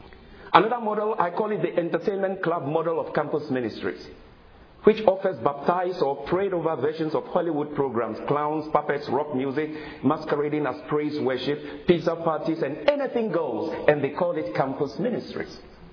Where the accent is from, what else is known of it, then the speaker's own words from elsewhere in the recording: Ghana; moved away as an adult; now in United States; I did it in my home country, Ghana, came to United States to study a little theology